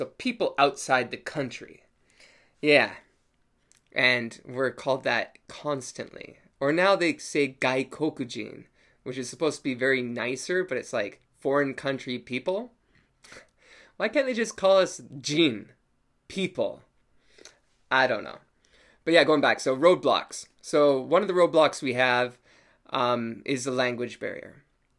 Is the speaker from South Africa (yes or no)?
no; Canada; I'm Canadian. Everyone loves Canadians.